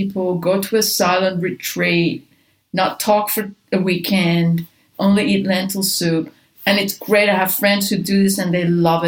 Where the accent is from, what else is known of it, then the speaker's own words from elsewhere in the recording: Iran; I was raised in Iran. I was a few years there.